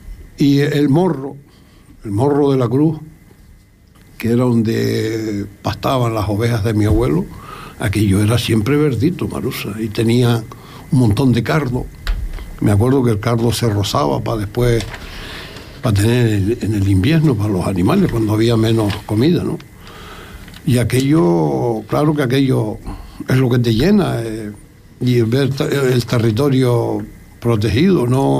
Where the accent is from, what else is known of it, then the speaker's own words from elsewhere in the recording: La Rosa Nueva, Canary Islands, Spain; yo nací en el Valle de Santa Inés, pero yo no me acuerdo de estar en el Valle de Santa Inés de pequeña. No tengo recuerdos de pequeño del Valle de Santa Inés, porque pequeñito ya me llevaron para La Rosa Nueva